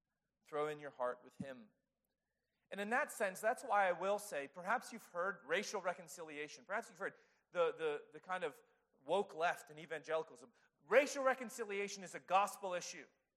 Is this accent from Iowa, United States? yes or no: no; West Virginia, United States; now in South Carolina, United States; I grew up in West Virginia, and I learned one side of the history of what was called, for me, the Civil War.